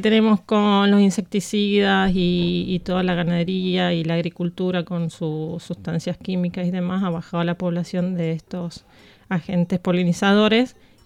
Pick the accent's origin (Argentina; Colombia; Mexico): Argentina; now in Bilbao, Spain; Soy argentina. Hace tiempo que vivo aquí en Bilbao.